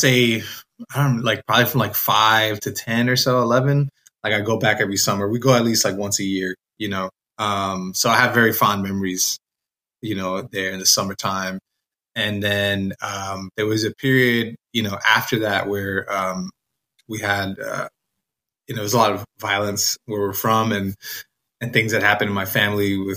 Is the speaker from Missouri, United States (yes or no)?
no; Bronx, New York, United States; growing up in the Bronx, so many people were Puerto Rican in my neighborhood that it wasn't weird to go back and forth